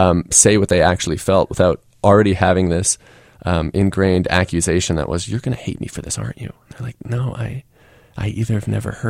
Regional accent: Swarthmore, Pennsylvania, United States; So I had avoided the choice when I was a kid growing up in Swarthmore.

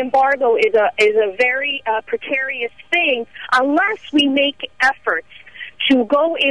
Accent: United States; I was born and raised in the States, but I was born and raised in a very, very high concentration community of Cubans and proud of it.

